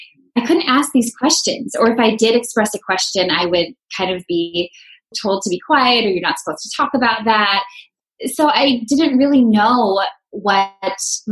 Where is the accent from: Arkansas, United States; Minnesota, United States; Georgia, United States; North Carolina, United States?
Minnesota, United States; So I grew up in Minnesota and in a really loving home